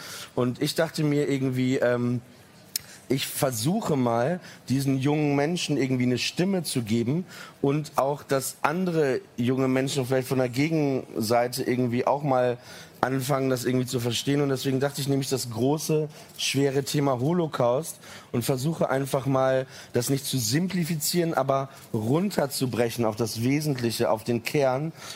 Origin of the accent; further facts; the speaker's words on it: Papenburg, Lower Saxony, Germany; born there; also ich bin in Deutschland geboren, in Papenburg im Emsland.